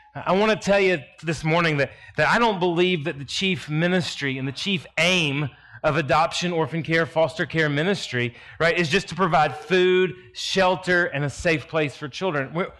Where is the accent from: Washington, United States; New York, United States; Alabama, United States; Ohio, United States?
Alabama, United States; As your pastor said, I am a hick from Alabama, and I am a well-cultured hick, though I will tell you.